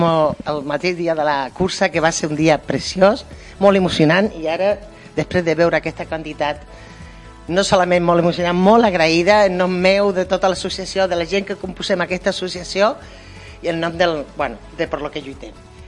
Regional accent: L'Escala, Catalonia, Spain; de l'Escala

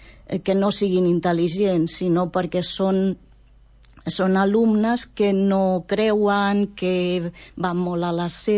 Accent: Roses, Catalonia, Spain; jo sóc de Roses, me vaig criar en una casa davant del mar, al costat del far. Per mi el mar ho era tot. Ho era tot. Llavors, quan amb 12 anys vam anar a viure a lo que era el poble, per mi va ser un daltabaix.

